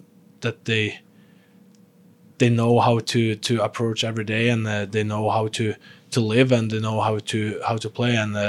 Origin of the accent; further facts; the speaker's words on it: Sweden; I came from still living with my parents back home in Sweden. Still living in my hometown in my where I lived my whole life